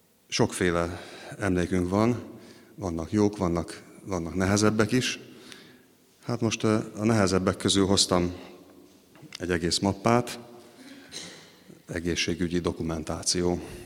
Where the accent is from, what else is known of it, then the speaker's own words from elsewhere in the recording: Hungary; De hát én is magyarnak születtem, beleszülettem egy népbe, és ez alapvetően meghatározza azt, hogy ki vagyok.